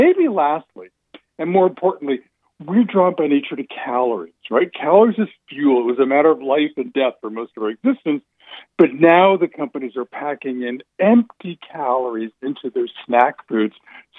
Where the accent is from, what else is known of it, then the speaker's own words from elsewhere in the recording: California, United States; I was raised in California. I thought they were like a California thing